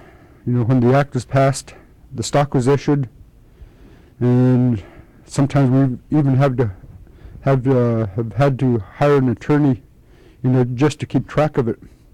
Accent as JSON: {"language": "English", "town": "Iliamna", "region": "Alaska", "country": "United States", "said": "I come from Ilam"}